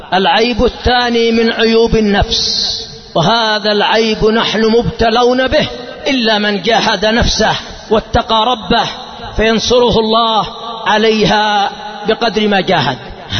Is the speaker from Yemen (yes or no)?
yes; Yemen; وهكذا حصل عندنا في اليمن قبل أكثر من 60 سنة أنه أشيع في اليمن أن الجن قد تفلتوا